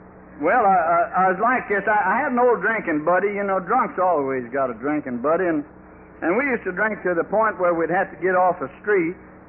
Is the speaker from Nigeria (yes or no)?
no; North Little Rock, Arkansas, United States; I know by now you're wondering where the hell did he get that accent. I come from Arkansas, from North Little Rock, and there's a lot of smart folks come from there.